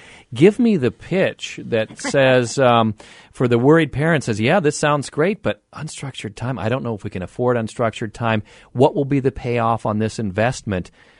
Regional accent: Cedar Falls, Iowa, United States; I grew up in Cedar Falls, too.

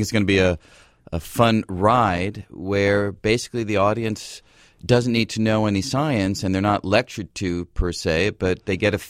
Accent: Manhattan, New York, United States; Well, the only problem with that is I grew up in Manhattan, so when you looked at the night sky, maybe you saw one little dot.

